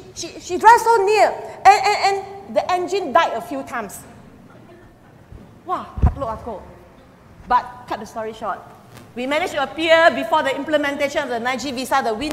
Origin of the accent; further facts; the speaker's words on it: Philippines; And you all know, as Filipino, Intramural is a historical site.